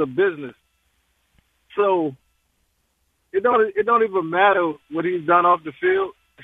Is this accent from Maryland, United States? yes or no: yes; Baltimore, Maryland, United States; I'm from West Baltimore. We love our Ravens down here.